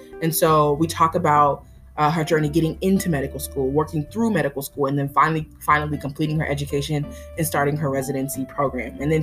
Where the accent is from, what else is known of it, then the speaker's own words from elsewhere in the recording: Houston, Texas, United States; just growing up in South Texas. Was it South Texas? Houston, Texas.